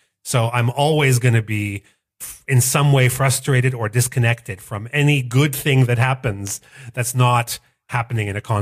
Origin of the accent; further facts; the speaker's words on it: Canada; And of course, I'm Canadian, so I like to make French toast with maple syrup and bacon